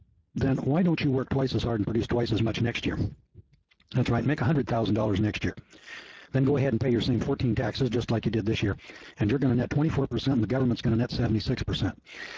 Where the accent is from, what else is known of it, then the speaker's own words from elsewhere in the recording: Deep South, United States; I grew up in the Deep South. For a long time, we were in denial about the truth of slavery.